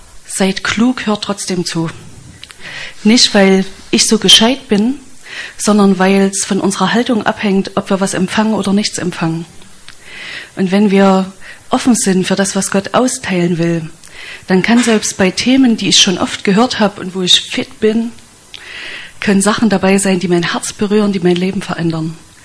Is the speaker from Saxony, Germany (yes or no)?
yes; Zwickau, Saxony, Germany; Ich bin aus Zwickau